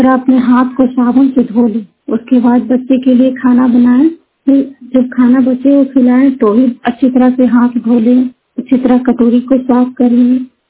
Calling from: Jinwar, Bihar, India; मैं नालंदा जिला के विकसा प्रखंड के जिनवार गांव की निवासी हूँ।

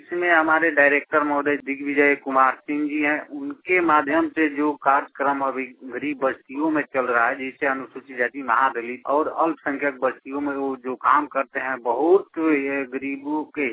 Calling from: Motihari, Bihar, India; घर परशुरामपुर, थाना तुरगुलिया, जिला पूर्वी चंपारण, मोतिहारी। मैं आइडिया कलम मोतिहारी से बोल रहा हूँ।

